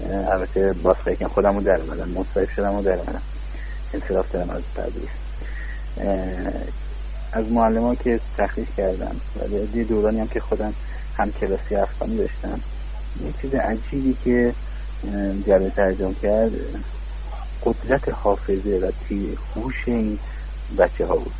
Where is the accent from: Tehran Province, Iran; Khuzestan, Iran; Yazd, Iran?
Yazd, Iran; داخل مرکز شهر خودمون، مرکز شهر یزد